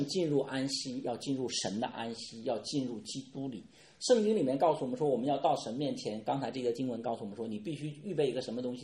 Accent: China; 我们中国人一般的观念说无功不受禄，对吧？

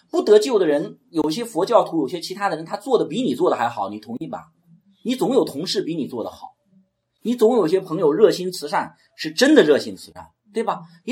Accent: China; 我们中国人这方面

